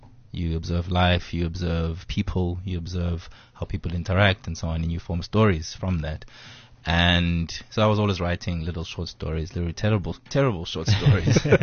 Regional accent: Eastern Cape, South Africa; my father's family is quite big, but they were all in Gauteng, and we grew up in the Eastern Cape.

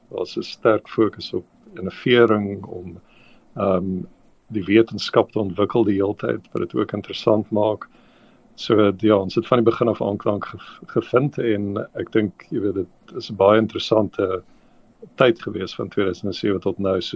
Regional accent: Benoni, Gauteng, South Africa; Ek het groot geword in Benoni en toe matriek het ek beurs gekry by Metropolitan en as gevolg daarvan het ek by die Universiteit van Kaapstad gaan studeer

